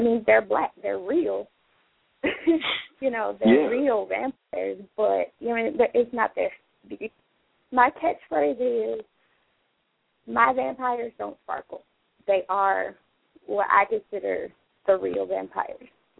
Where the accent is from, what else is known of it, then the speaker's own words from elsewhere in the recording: Birmingham, Alabama, United States; Well, of course, I'm from Birmingham.